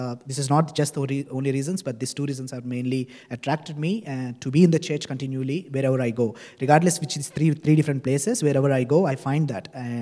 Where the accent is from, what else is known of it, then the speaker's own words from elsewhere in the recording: India; now in Canada; So I came from India 4 years ago, and I was in 3 different places in Ontario.